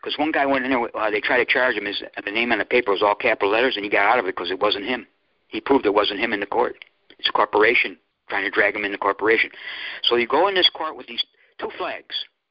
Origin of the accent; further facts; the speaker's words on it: New York, United States; now in Jacksonville, United States; I go to the senior center down here in Jacksonville every day. I'm from New York. I wish I was back up there.